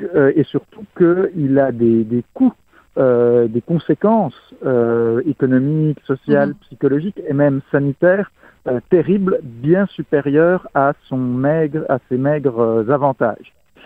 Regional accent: France; en tant que Français, j'étais très heureux de parler avec mes compatriotes de cœur québécois.

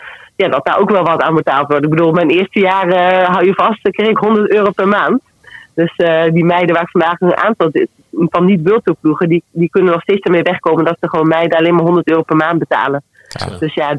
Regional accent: Netherlands; En daar kijken wij iets anders tegenaan als Nederlanders.

